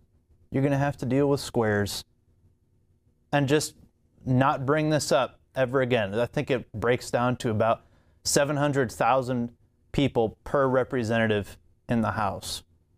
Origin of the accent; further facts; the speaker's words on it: Illinois, United States; And I'm from Illinois, and I remember laughing at these maps all through my teen years